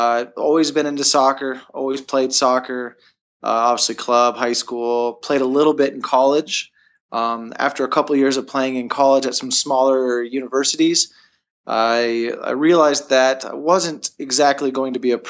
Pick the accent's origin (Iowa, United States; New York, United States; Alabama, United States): Iowa, United States; Born and raised in Iowa. So growing up in Iowa, I had a family that was very, workout oriented.